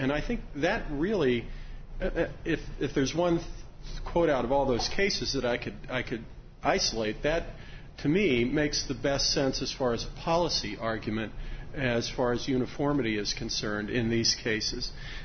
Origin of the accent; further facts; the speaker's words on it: Charleston, West Virginia, United States; Oh, by the way, I'm from Charleston, West Virginia.